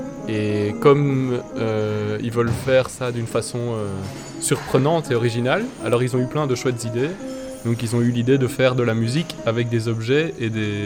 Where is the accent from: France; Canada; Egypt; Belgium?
Belgium; Alors, on vient de la Belgique, c'est ça, hein ?